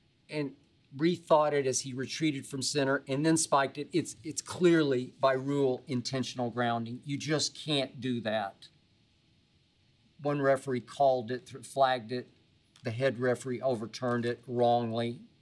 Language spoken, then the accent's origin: English; Oklahoma City, Oklahoma, United States; As I was growing up in Oklahoma City, I was 14 years of age, and I was walking up my grandmother's steps on 18th Street in Oklahoma City.